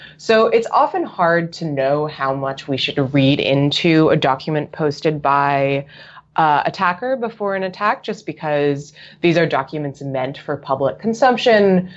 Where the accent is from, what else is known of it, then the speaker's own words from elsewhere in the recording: New Jersey, United States; Hurricane Sandy, for example, I'm from New Jersey, so we always talk about Sandy.